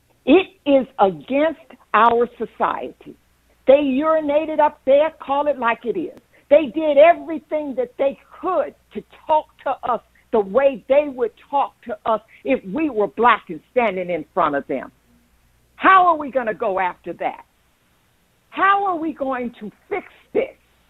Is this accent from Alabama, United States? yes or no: yes; Selma, Alabama, United States; I was born and raised in Selma, Alabama. I'm 68 years old.